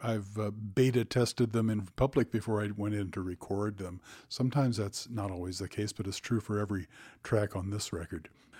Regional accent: Illinois, United States; And a lot of folks from I come from Southern Illinois, but they had all moved up from Kentucky, Arkansas, southern Indiana, and that sort of part of the world.

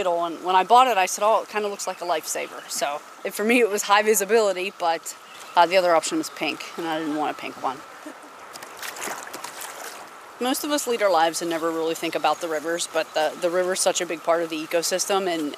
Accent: Pittsburgh, Pennsylvania, United States; I am from the Pittsburgh area.

